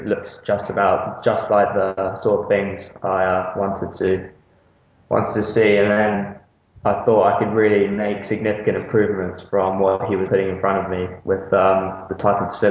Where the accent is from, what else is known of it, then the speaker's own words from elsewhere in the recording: South Africa; born there; I was born in South Africa, so I was really keen to go back there for a year